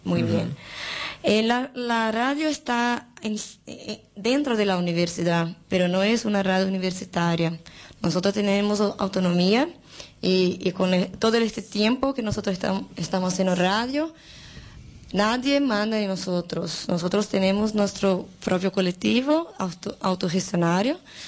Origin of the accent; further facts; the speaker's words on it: Campinas, São Paulo, Brazil; Spanish is a second language; yo vengo de Campinas, que es una ciudad cerca de São Paulo. Como una hora de São Paulo. Y allá es una ciudad grande